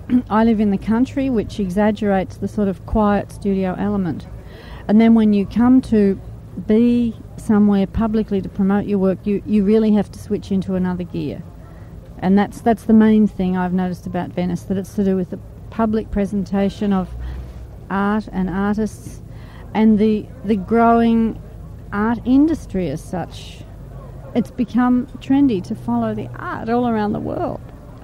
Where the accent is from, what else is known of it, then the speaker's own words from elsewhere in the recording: Australia; Well, the one thing I've noticed as an Australian, being in Europe a lot